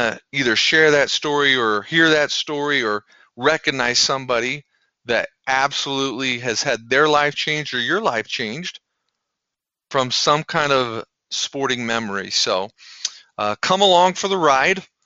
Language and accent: English; Preston, Idaho, United States; I grew up in Preston, Idaho, and I know what some of you are saying.